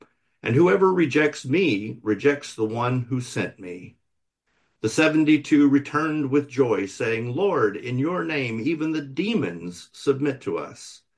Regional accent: the South, United States; moved away; It was very much a part of the culture where I grew up in the South. It's not, I don't know that it necessarily is now. I've been out of the South for 30 years.

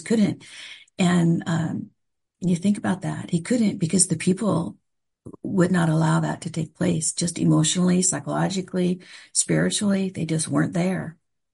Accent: West Coast, United States; I'm from the West Coast. That's a very spiritual kind of way of looking at it out here.

